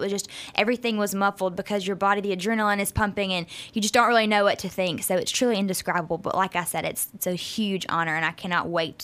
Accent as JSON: {"language": "English", "town": "West Monroe", "region": "Louisiana", "country": "United States", "tie": "born or raised there", "said": "I grew up in West Monroe. I graduated from West Monroe High School in 2010"}